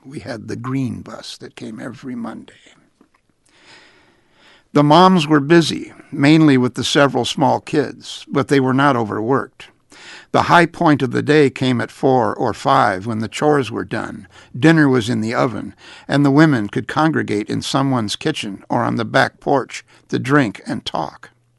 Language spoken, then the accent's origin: English; Cincinnati, Ohio, United States; I grew up in one in Cincinnati, where the dads drove off to work every morning